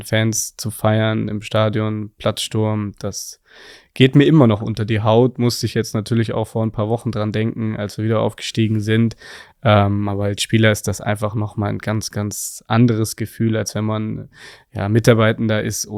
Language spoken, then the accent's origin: German; Berlin, Germany; also born or lived in Munich; Definitiv, aber Berlin ist und bleibt meine Heimat. Ich bin da groß geworden, meine ganze Familie wohnt da immer noch, die engsten Freunde wohnen dort.